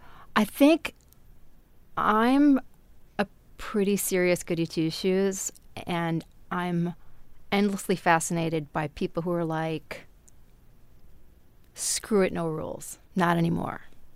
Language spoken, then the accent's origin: English; Wisconsin, United States; I think some of that is because, you know, I grew up in Wisconsin